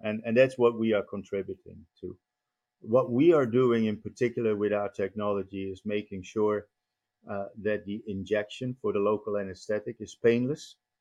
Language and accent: English; Netherlands; moved away as an adult; I'm born and raised in the Netherlands.